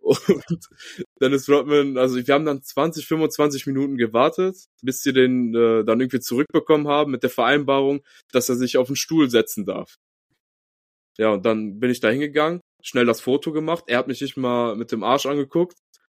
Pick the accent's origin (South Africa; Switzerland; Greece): Greece; German is a second language; now in Germany; ich als Grieche